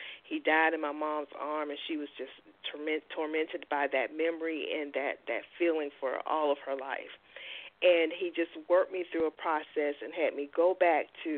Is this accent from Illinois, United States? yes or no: no; Orlando, Florida, United States; now in St. Petersburg, United States; so that's how I ended up in St. Pete, because I was born and raised in Orlando. So I moved over here to St. Petersburg